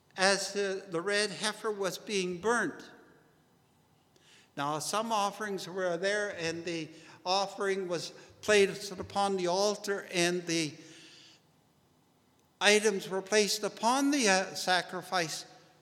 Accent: Thunder Bay, Ontario, Canada; Now, when I grew up in Thunder Bay, we had a lot of cedar trees around them.

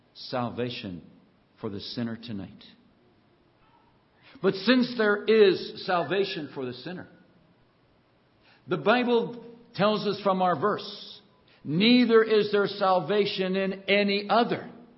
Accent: United States; I don't know what day it is for you here in Canada, but I'm from the United States.

